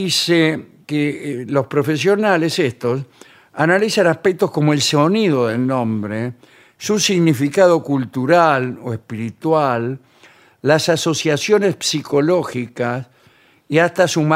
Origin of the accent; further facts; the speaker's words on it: Russia; Porque soy ruso yo.